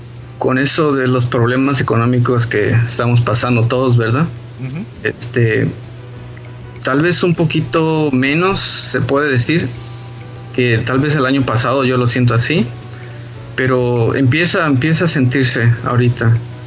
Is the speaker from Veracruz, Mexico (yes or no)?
no; Mexico City, Mexico; born there; yo nací en la Ciudad de México, mi esposa es de Puebla, y mi papá es de Puebla, y siempre íbamos a Puebla